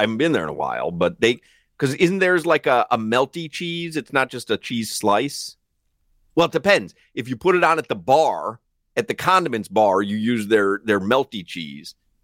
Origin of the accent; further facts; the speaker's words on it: Highland Park, Illinois, United States; it's, a place where I grew up in Highland Park.